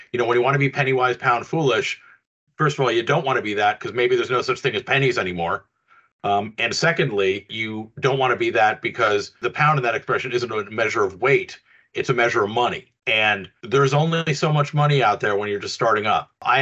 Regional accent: Canada; I'm originally from Canada.

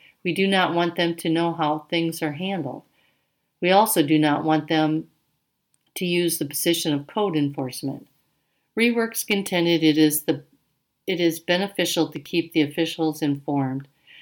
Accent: Shell Rock, Iowa, United States; we moved to Shell Rock, Iowa, and I started school in 1949. Growing up in Shell Rock was a wonderful experience and a time like no other.

